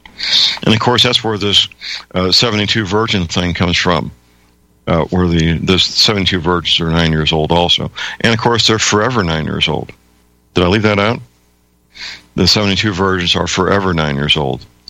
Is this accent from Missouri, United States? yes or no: yes; St. Louis, Missouri, United States; That, in fact, happened in my hometown, St. Louis.